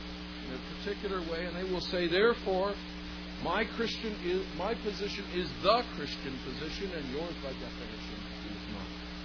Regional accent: Canada; Obviously, I do speak here as a Canadian

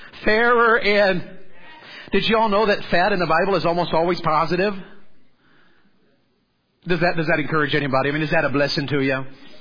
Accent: the South, United States; And because I'm from the South, and went to this camp meeting, I heard this preacher preach about Abraham.

